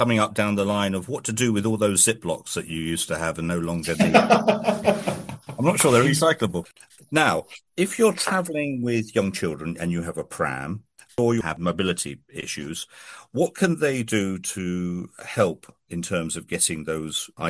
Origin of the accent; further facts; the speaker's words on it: Scotland, United Kingdom; accent: Scottish; Being a Scot, you can obviously tell from my accent